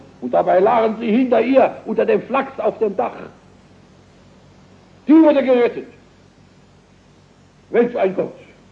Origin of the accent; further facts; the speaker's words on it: Worms, Rhineland-Palatinate, Germany; So wie in meiner Heimatstadt Worms.